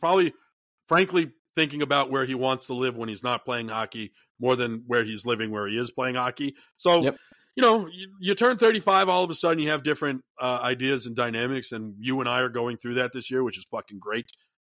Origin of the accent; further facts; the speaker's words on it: Connecticut, United States; You know, I grew up in Connecticut during the prime of the Jim Calhoun years.